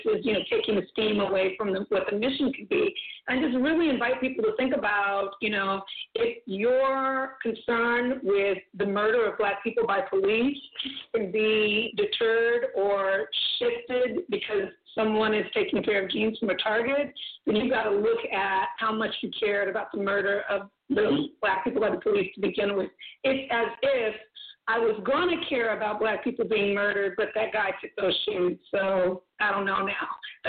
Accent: Los Angeles, California, United States; police came into our backyard, and we grew up in the South Cities of Los Angeles.

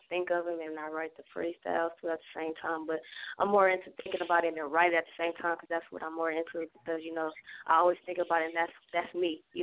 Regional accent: Compton, California, United States; moved away; Well, honey, I'm actually from California, and I grew up at, you know what I'm saying, like in Compton, California, with everybody

